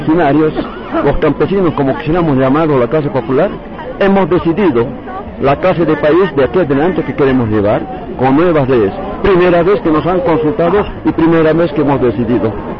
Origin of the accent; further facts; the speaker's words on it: La Paz, Bolivia; soy boliviano y radico aquí en La Paz, soy paseño del Departamento de La Paz.